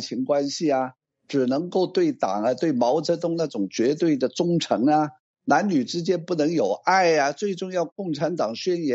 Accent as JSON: {"language": "Chinese", "country": "Hong Kong", "said": "由于这个战后出生的一代我们香港人"}